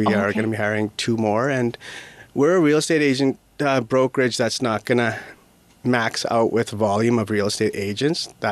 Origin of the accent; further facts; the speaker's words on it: Prince George, British Columbia, Canada; I'm born and raised in Prince George